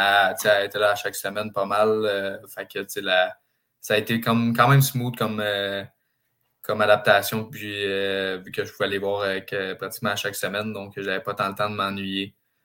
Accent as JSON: {"language": "French", "town": "Drummondville", "region": "Quebec", "country": "Canada", "said": "Je viens de Drummondville, j'avais pas fait l'équipe à Magog."}